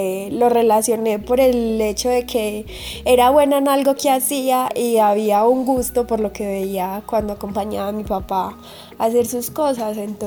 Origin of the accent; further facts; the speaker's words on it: Medellín, Antioquia, Colombia; Yo soy de Medellín. Crecí en Medellín al lado de mi familia, un hermano y una hermana, papá y mamá.